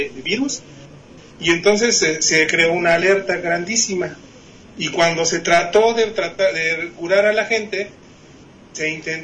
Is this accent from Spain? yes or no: no; Mexico; Entonces esas son cosas que pues que nos conciernen directamente como mexicanos.